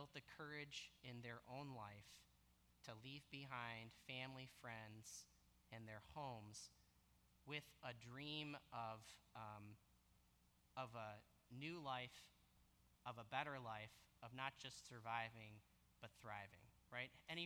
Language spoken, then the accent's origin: English; Westland, Michigan, United States; Growing up in Westland, as a little kid, I was playing with a neighbor kid, and he proceeded to start … right, in reference to my Mexican background.